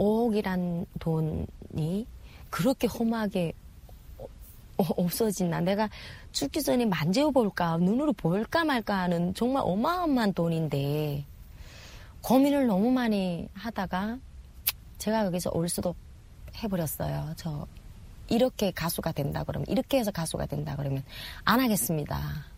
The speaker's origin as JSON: {"language": "Korean", "country": "North Korea", "moved": "yes", "said": "내가 처음부터 저는 북한에서 온 사람이고"}